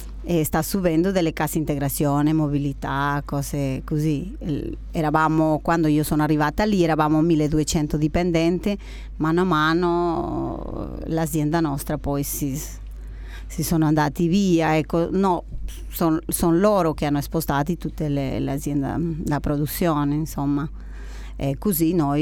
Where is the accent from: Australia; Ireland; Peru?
Peru; Italian is a second language; moved away as an adult; now in Italy; proprio quando ero nel mondo del lavoro in Perù, nel mio paese